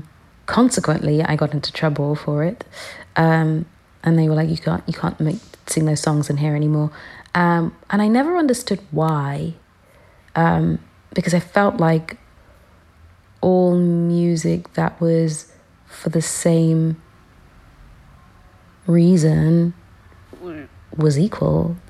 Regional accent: London, United Kingdom; So, one of the churches when we moved to East London from South London, and, that church had a choir.

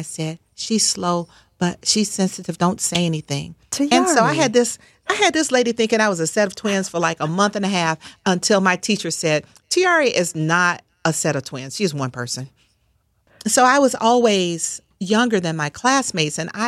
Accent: Atlanta, Georgia, United States; And also, I grew up in Atlanta, where we all live in the shadow of Martin Luther King.

